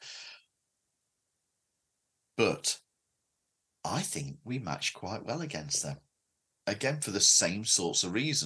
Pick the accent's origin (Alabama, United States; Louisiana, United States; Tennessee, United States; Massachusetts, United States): Massachusetts, United States; Boston; now in Orlando, United States; Mate, we're from Boston.